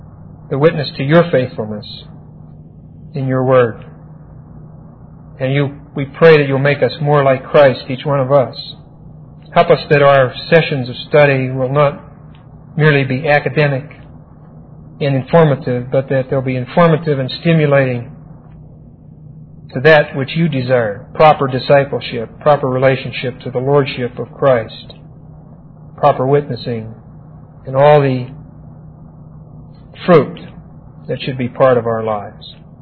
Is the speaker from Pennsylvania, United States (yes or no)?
yes; East Pittsburgh, Pennsylvania, United States; Now, when I was a young person, I was raised in East Pittsburgh, which is a dump on the east side of Pittsburgh.